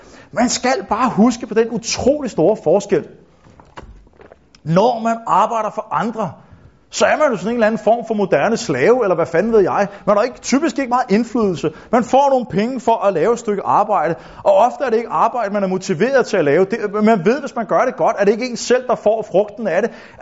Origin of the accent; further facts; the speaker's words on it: Copenhagen, Capital Region of Denmark, Denmark; selv som københavner kan det virke som et meget underligt spørgsmål